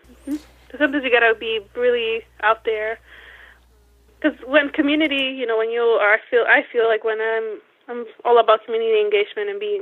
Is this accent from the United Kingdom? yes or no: no; Puerto Rico; I grew up in Puerto Rico, so they're like in a town nearby where I grew up.